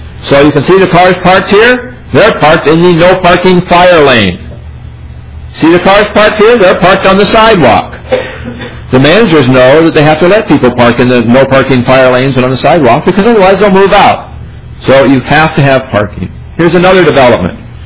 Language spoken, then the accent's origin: English; Portland, Oregon, United States; Take a look at my hometown of Portland.